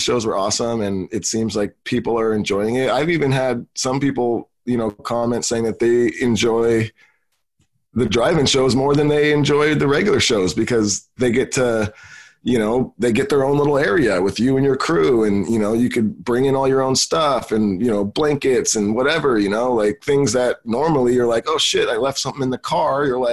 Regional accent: California, United States; And I'm just like, yeah, I'm from California.

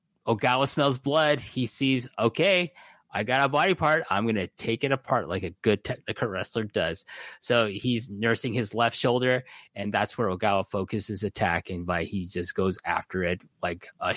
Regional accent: Canada; I'm not getting into it watching it on tape as a Canadian, but the fans in Japan love it.

